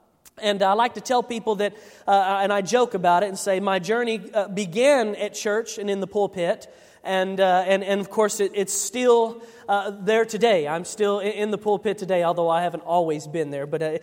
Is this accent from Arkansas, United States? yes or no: yes; Blytheville, Arkansas, United States; born there; I was born in Blytheville, Arkansas, on June the 27th, 1989.